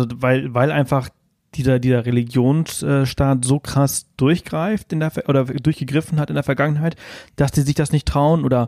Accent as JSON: {"language": "German", "country": "Spain", "tie": "born or raised there", "said": "ich bin halt in Spanien aufgewachsen, was auch sehr religiös ist und wir mussten als Kinder ständig in die Kirche gehen"}